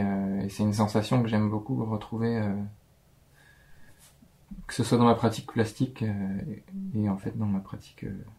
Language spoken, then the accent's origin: French; France; En fait, en tant que français, il y a presque aucun son qu'il n'y a pas dans la langue française.